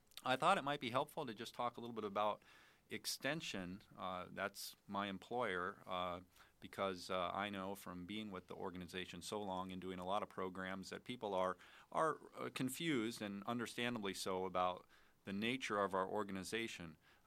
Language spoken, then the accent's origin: English; Pennsylvania, United States; moved away as an adult; now in Wisconsin, United States; I've been in Wisconsin for a very long time now, well over 20 years, but I'm not a native. I grew up in Pennsylvania, northeastern Pennsylvania, and came to Wisconsin back in the mid-'80s to attend college at Northland College